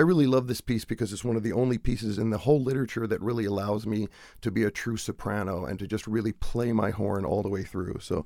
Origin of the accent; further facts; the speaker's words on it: the South, United States; I'm a kid from the South.